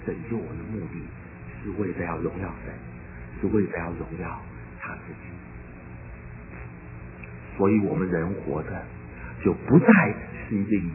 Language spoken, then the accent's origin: Chinese; Taiwan; 我们在台湾长大的人都听说过有这个新生活运动。